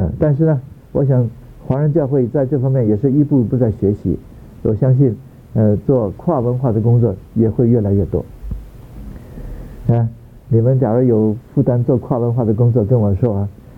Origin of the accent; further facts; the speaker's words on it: China; 我是中国人可以讲这个，外国人这么讲我们就不高兴了啊